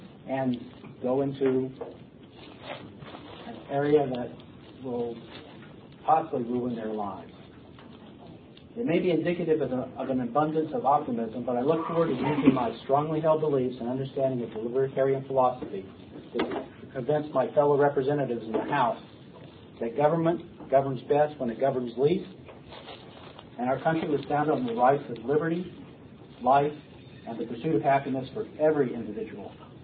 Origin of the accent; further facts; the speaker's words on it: Florida, United States; born there; now in Maryland, United States; I was born in Florida. I attended school in Florida.